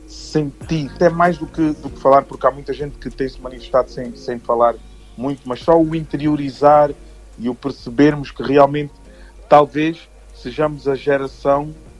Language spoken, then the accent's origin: Portuguese; Portugal; Eu próprio, como português também sou